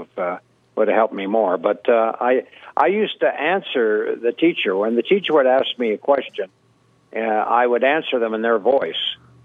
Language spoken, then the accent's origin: English; Ottawa, Ontario, Canada; in Canada, in Ottawa, you know, my hometown.